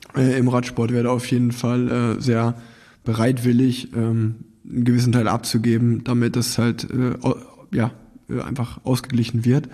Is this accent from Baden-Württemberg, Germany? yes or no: no; Cologne, North Rhine-Westphalia, Germany; würde mich als Kölner bezeichnen